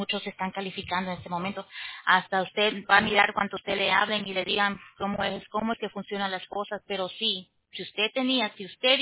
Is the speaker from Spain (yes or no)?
yes; Spain; Sí, yo soy español, señor.